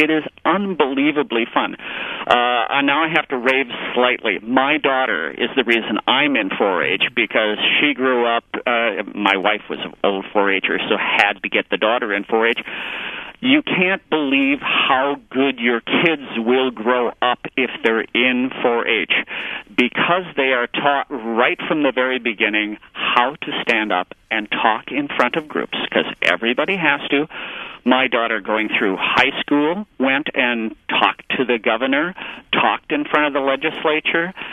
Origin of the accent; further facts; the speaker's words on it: La Crosse, Wisconsin, United States; I grew up in La Crosse, and my parents just assumed that 4-H was for rural kids.